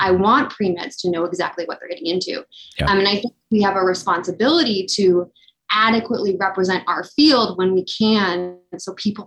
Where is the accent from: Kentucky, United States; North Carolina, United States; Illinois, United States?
Illinois, United States; I am from Illinois. I went to Northwestern for undergrad.